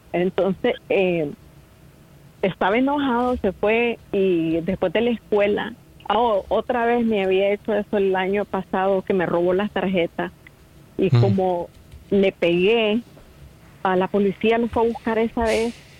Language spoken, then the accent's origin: Spanish; Nicaragua; moved away; vive en mi país. Somos de Nicaragua, pero vivimos allí ya más de 10 años.